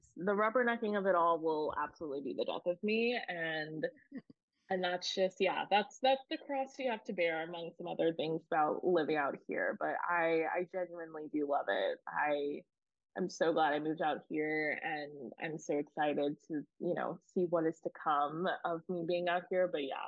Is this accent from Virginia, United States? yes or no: yes; Virginia, United States; I'm from Virginia, and I just like every time I go home, I do really crave like a Red Robin burger.